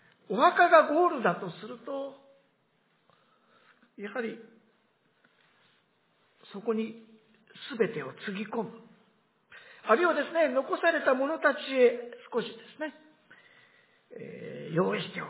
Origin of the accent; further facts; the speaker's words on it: Akita, Japan; 私の実家秋田の南にも近いんですけれどもね